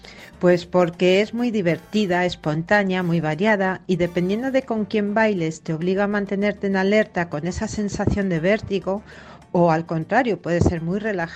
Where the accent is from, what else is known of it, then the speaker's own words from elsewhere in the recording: Spain; soy española.